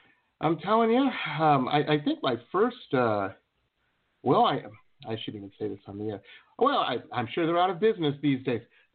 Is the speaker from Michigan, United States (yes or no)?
yes; Detroit, Michigan, United States; I grew up in Metro Detroit, and you're in Pontiac.